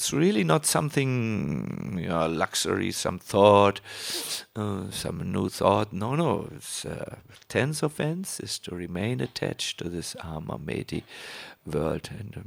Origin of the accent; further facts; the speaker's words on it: Germany; English is a second language; I'm from Germany.